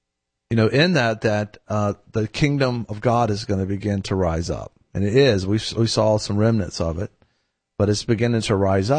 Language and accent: English; Houston, Texas, United States; I'm from Houston, Texas.